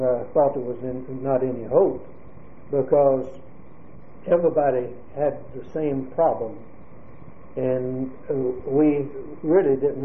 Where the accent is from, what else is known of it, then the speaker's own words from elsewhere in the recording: Jacksonville, Florida, United States; born there; I was born in Jacksonville, Florida, June 5, 1921, Duval County, Florida.